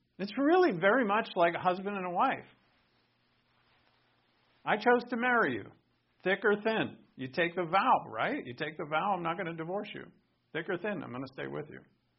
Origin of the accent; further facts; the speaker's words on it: Rhode Island, United States; So this is my home state, Rhode Island.